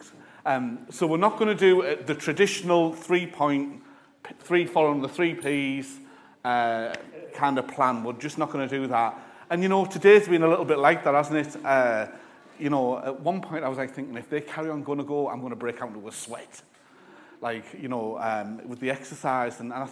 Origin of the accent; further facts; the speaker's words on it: Middlesbrough, North East England, United Kingdom; I came from Middlesbrough, but was with YWAM initially